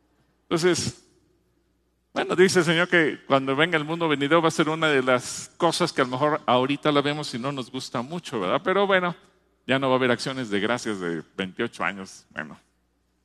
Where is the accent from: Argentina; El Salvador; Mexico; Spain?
Mexico; nos toca vivir a nosotros como mexicanos